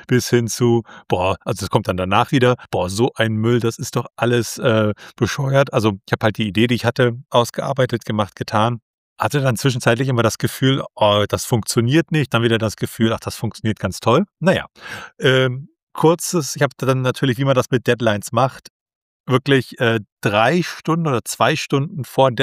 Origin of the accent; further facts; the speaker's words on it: Mecklenburg-Vorpommern, Germany; Also ich komme hier aus Mecklenburg-Vorpommern, hier ist alles irgendwie ein bisschen flacher.